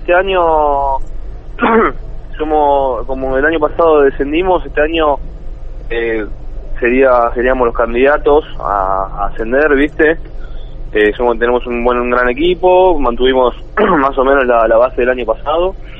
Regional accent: Argentina; Sí, no, igual mira, te cuento, somos tres argentinos.

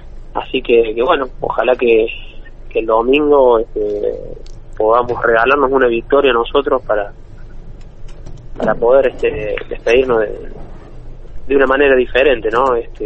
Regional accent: Córdoba, Argentina; Sí, soy cordobés

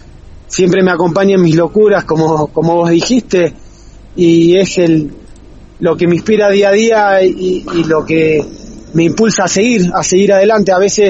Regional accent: Argentina; moved away; Me fui hace mucho ya de Argentina y uno se acostumbra, ¿no? Afuera, lamentablemente, al argentino y al extranjero lo tratan, creo, y lo valoran mucho, más que en su país.

